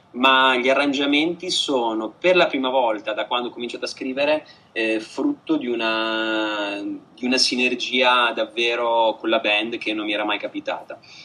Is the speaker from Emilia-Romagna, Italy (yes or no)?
yes; Modena, Emilia-Romagna, Italy; noi siamo di Modena, tutti fra Modena e provincia